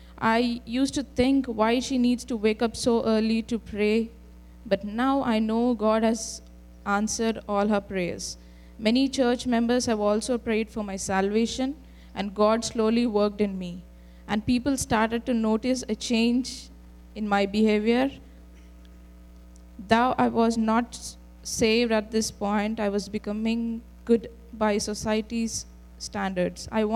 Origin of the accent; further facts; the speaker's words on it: India; born and brought up in India. My mother is a Christian